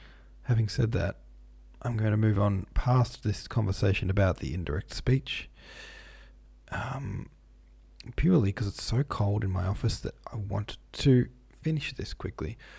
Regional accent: United States; but I'm American and our public transit is non-existent, especially in rural America

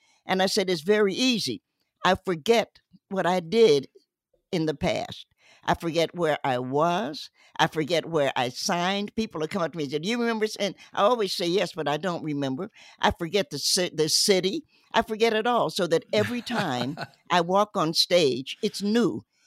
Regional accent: Cincinnati, Ohio, United States; also born or lived in Knoxville; My parents moved to Cincinnati, and they were kind enough to ta

